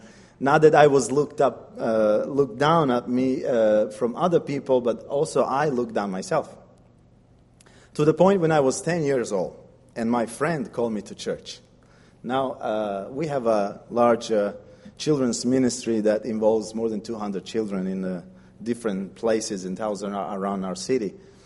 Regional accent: Serbia; I'm coming from Serbia.

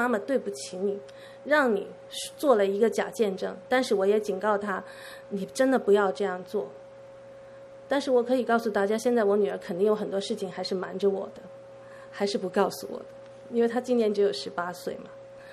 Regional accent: Hong Kong; now in Vancouver, Canada; 我刚来温哥华的时候呢，就被告知，哎，你去202那个地方买东西很便宜。我从香港移民过来的啊

